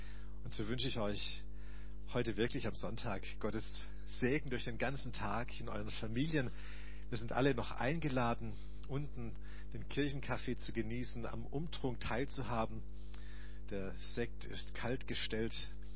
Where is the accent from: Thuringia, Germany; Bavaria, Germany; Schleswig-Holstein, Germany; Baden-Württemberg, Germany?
Baden-Württemberg, Germany; Stuttgart; In meiner Heimatgemeinde in Stuttgart, in der Olga-Gemeinde